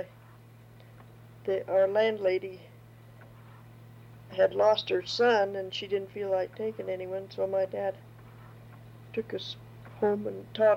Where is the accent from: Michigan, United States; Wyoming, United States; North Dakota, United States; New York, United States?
Wyoming, United States; Green River; also born or lived in Colorado; I was born in Green River, Wyoming, yes. January 20th, 1918. I've lived here nearly all my life.